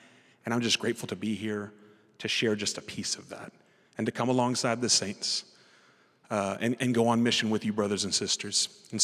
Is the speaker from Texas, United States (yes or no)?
yes; Weatherford, Texas, United States; And so where I'm from Weatherford. I was born and raised in Weatherford.